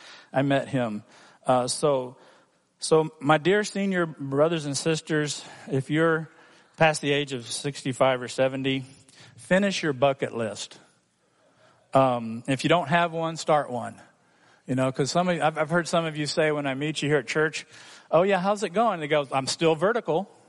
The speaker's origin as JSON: {"language": "English", "country": "Hong Kong", "tie": "born or raised there", "said": "When I was growing up in Hong Kong as a missionary kid, he came and came to our church in Hong Kong, and we knew him right away."}